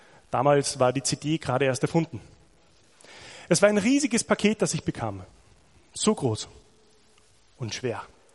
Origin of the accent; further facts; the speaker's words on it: Austria; Ich bin ja Österreicher, da ist ja alles ganz anders.